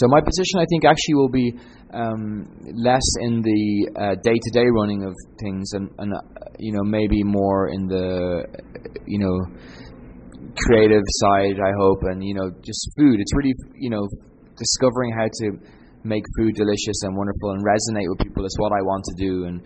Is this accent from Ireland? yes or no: yes; Ireland; as an Irish guy just cooking 3 years and starting out